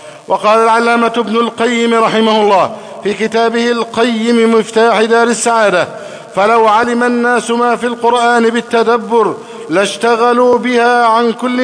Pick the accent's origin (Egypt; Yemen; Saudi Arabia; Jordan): Egypt